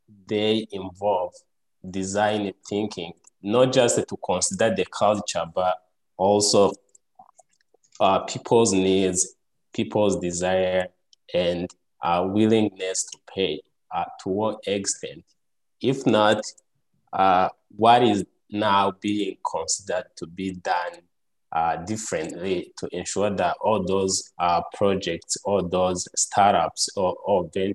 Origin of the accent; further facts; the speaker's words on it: Rwanda; English is a second language; now in United States; That is a hard name. It is a Kinyarwanda name. I'm actually a student at Babson College, and I'm from Rwanda.